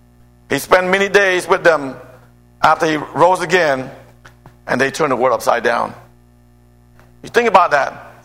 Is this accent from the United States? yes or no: yes; Atlanta, Georgia, United States; Like I told you, I grew up in Atlanta.